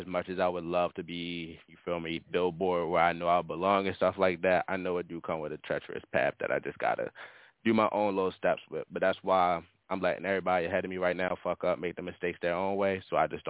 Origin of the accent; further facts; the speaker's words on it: Baltimore, Maryland, United States; I'm from Baltimore, Maryland.